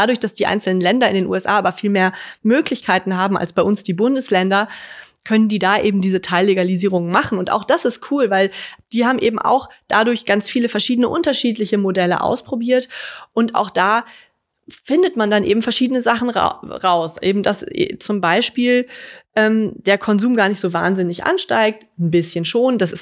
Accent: Rhineland, Germany; ich komme aus dem Rheinland, wir haben da Karneval gefeiert.

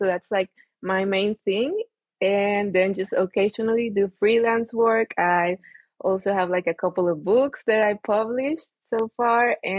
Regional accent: El Salvador; I'm from El Salvador in Central America. It's a very, very tiny, tiny country, very tropical.

